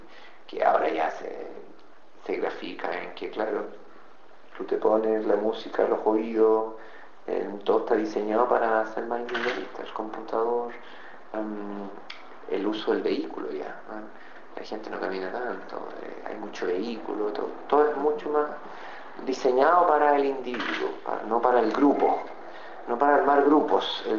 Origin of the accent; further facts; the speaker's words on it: San Fernando, O'Higgins, Chile; now in Santiago, Chile; Nací en San Fernando, allá. Allá pasé toda mi infancia hasta que me vine, y mi juventud, o sea, mi adolescencia, hasta que me vine a estudiar acá en la Universidad de Chile, en la Escuela de Teatro. Y allí ya me empecé a radicar.